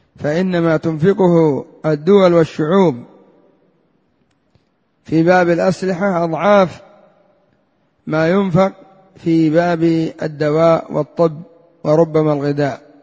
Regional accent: Yemen; عندنا في اليمن بعضهم صنع طائرة من السيارة

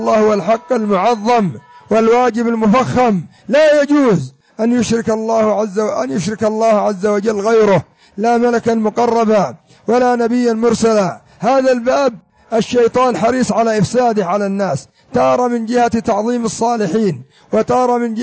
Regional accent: Yemen; كثير من الناس عندنا في اليمن هذا من المصلين

